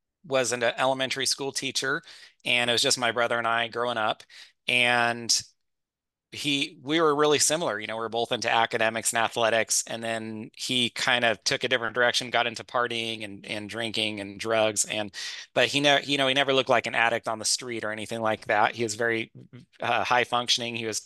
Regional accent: California, United States; now in Washington, United States; So my wife, Kate, and I, we grew up together in Northern California, real in the mountains, real small town, small school.

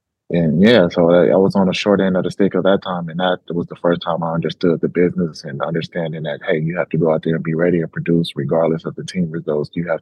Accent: Los Angeles, California, United States; I'm a kid from Los Angeles, California, that's never been over here

